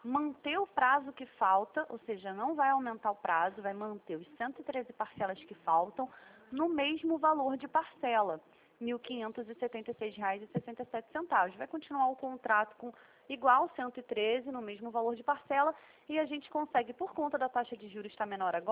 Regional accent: Rio de Janeiro, Brazil; eu sou de Vila Isabel

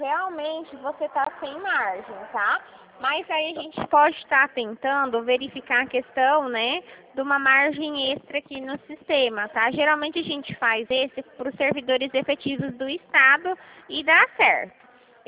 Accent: Dracena, São Paulo, Brazil; Eu sou daqui de Dracena, certinho.

